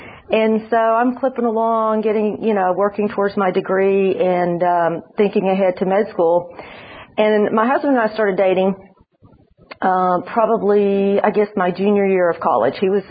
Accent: Alabama, United States; also born or lived in Indiana / Houston; now in Birmingham, United States; I did not grow up here. I grew up mostly in North Alabama, partially. My dad was in the military, so some other countries, and I was born in the north, in the Midwest, actually, in Indiana

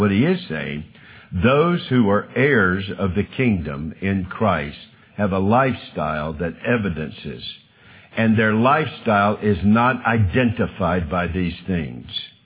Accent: the South, United States; As a Southerner, I have a hard time saying that the way I need to say it.

